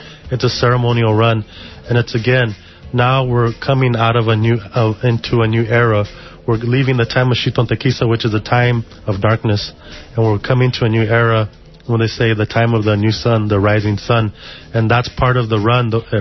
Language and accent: English; Ajo, Arizona, United States; I'm from Ajo, and my people are from both sides of the border. I'm Chicano, I'm Yaqui, and I'm also Tonawatam, and our land is on both sides of the border.